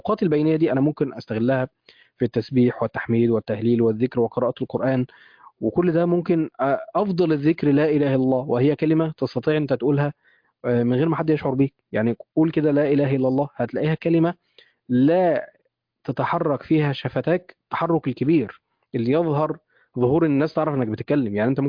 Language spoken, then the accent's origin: Arabic; Egypt; يعني تخيل إحنا عندنا في مصر حاليا كيلو اللحمة وصل كام؟